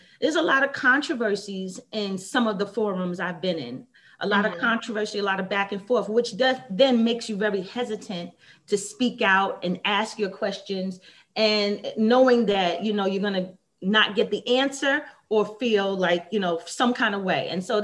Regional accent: New York, United States; accent: New York; now in Charlotte, United States; I do, because everyone I'm around is from New York, even here in Charlotte.

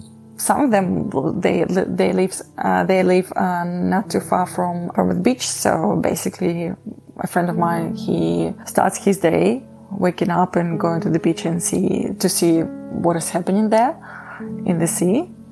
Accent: Odesa, Odesa Oblast, Ukraine; family, my husband's family, my friends, they are currently in Odessa, where it's not too bad. It's my hometown.

